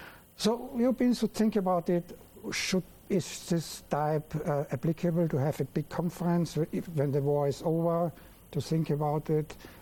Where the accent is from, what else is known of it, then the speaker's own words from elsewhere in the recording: Vienna, Austria; So one is because I'm coming from Vienna.